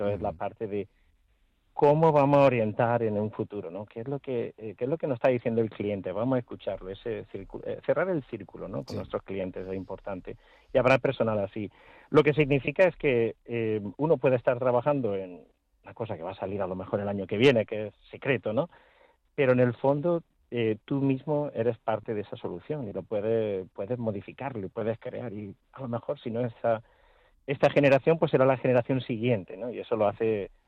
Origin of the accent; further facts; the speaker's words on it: Spain; also born or lived in United States; yo lo hablo como español, ¿no? Aunque he estado tantísimos años en Estados Unidos